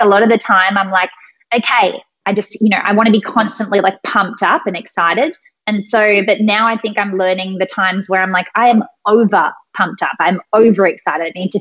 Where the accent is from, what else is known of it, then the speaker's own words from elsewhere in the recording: Australia; I'm Australian and we have this thing in Australia called Vegemite.